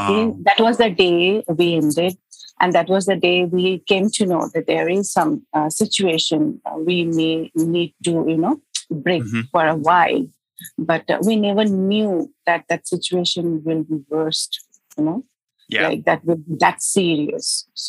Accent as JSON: {"language": "English", "town": "Mumbai", "region": "Maharashtra", "country": "India", "second_language": "English", "said": "from Mumbai, India."}